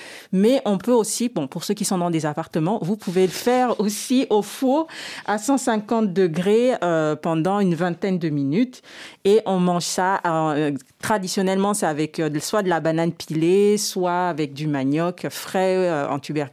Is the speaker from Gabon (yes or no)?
yes; Moyen-Ogooué, Gabon; Au Gabon, chez nous, au Moyen-Ogoué, on dit irehu ou le paquet, plus généralement.